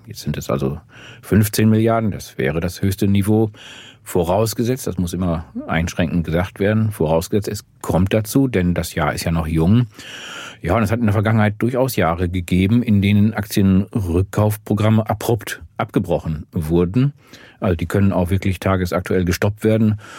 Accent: Lower Saxony, Germany; Ich bin Ostfriese.

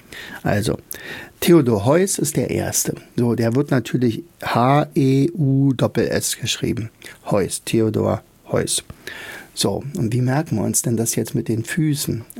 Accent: Rauen, Brandenburg, Germany; denn ich komme ja aus Rauen.

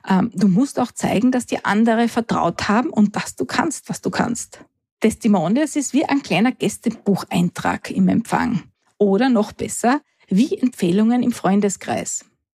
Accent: Austria; bei uns in Österreich

